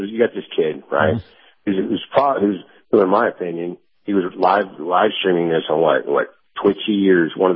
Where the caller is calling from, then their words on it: Tennessee, United States; East, Tennessee.